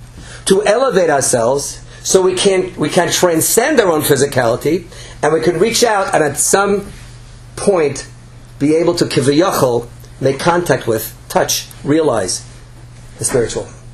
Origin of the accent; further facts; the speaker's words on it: Brooklyn, New York, United States; Back in the farm that I grew up in Brooklyn, New York, we didn't have an olive orchard, right?